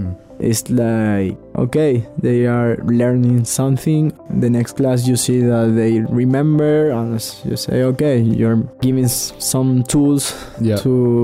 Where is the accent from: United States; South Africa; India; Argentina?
Argentina; English is a second language; I grew up in Argentina, in a Western country, and it's really different.